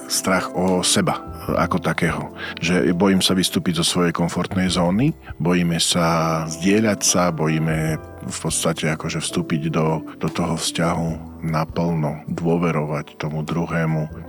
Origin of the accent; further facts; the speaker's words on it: eastern Slovakia, Slovakia; ty tam tak dosť zaťahuješ, však som z východu Moreta. Čo čakáte, že ja teraz budem proste, no, je mi to mnohokrát ťažké mať tú spisovnú slovenčinu takú aj s tým správnym prízvukom